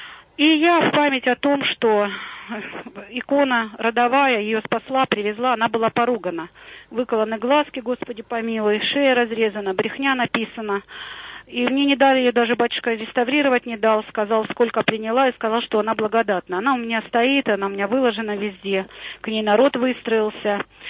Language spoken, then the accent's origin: Russian; Rostov Oblast, Russia; я казачка по рождению … Несвятаевский район